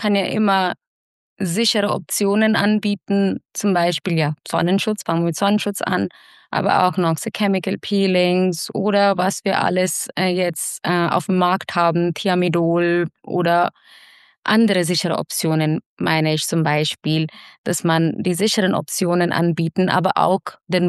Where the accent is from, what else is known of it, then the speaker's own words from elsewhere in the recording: central India, India; moved away; ich komme aus Mittelindien und Winter ist an 20 Grad, super angenehm.